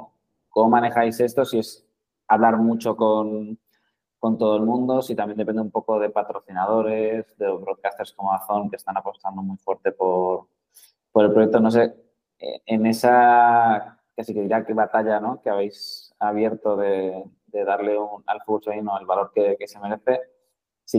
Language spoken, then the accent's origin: Spanish; Barcelona, Catalonia, Spain; porque yo soy de Barcelona y aquí casi que estamos un poco escarmentados de la cantidad de talento que este verano se puede marchar para allá.